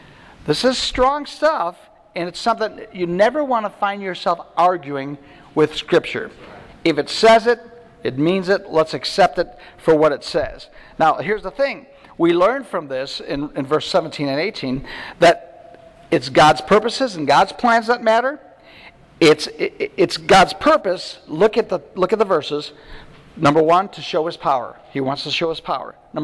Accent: United States; But I'm an American. I don't know about you, but Americans, we got rights, you know?

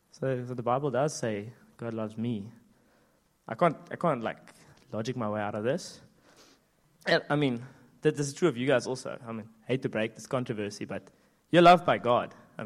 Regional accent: George, Western Cape, South Africa; I come from George. It's in the Western Cape, which is it's the hood, guys.

